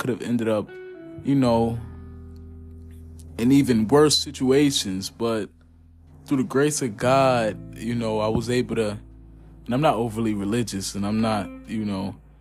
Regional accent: Newark, New Jersey, United States; And I feel like being in my hometown, I just stopped growing at a certain point. So I had to get up and go. So right now, I'm out of Newark, New Jersey.

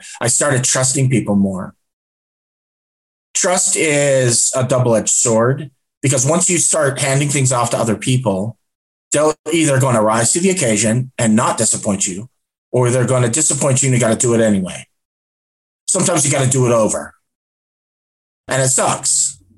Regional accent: Chicago, Illinois, United States; moved away as an adult; now in Utah, United States; And I've been in Utah since 2001. I was born in the Midwest. I'm at heart Chicagoan.

